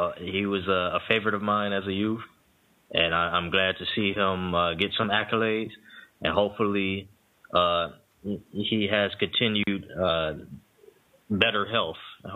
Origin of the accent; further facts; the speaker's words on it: Brooklyn, New York, United States; No, I'm actually from Brooklyn.